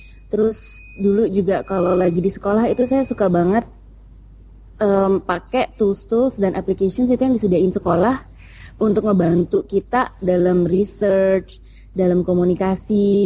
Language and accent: Indonesian; Jakarta, Indonesia; also born or lived in United States; saya sebagai orang Jakarta yang memang tuh mungkin kan saya nggak besarnya di Jakarta, saya dulu sekolah di Amerika.